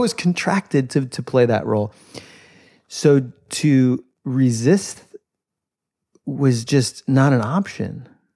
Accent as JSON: {"language": "English", "town": "Brooklyn", "region": "New York", "country": "United States", "said": "I was a hipster from Brooklyn making independent films on my video camera"}